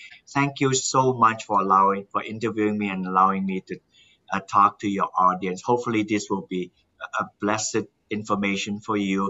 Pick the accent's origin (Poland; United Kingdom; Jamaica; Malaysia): Malaysia; English is a second language; now in United States; I'm not born in this country. I'm initially from Malaysia. My parents are of Chinese descent.